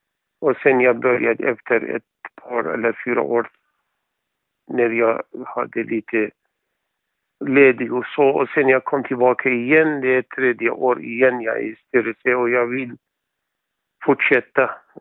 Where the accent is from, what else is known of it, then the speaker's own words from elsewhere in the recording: Iraq; Swedish is a second language; now in Sweden; Och jag kommer från Irak. Jag har bott här i Sverige sedan 1992.